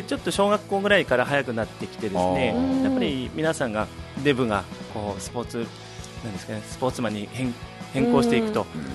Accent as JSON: {"language": "Japanese", "region": "Fukushima", "country": "Japan", "said": "出身はですね、福島県なんですけども"}